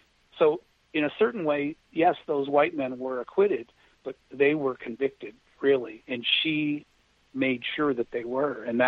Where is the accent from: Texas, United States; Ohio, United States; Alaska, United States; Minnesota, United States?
Minnesota, United States; Minneapolis; say, in Minneapolis, which is my hometown